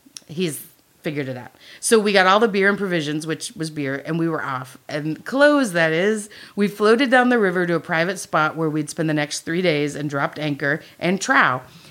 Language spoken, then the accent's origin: English; Grand Prairie, Texas, United States; Now, I'm from Grand Prairie, Texas. It's a suburb of Dallas, but has a real country bend to it.